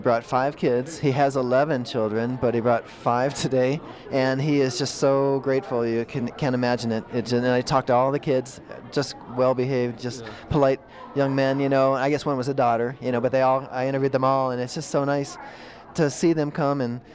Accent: Columbus, Ohio, United States; I'm from Columbus.

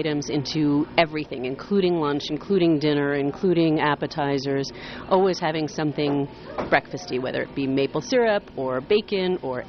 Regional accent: New York City, New York, United States; also born or lived in California; now in Lake Placid, United States; Well, I grew up in New York City.

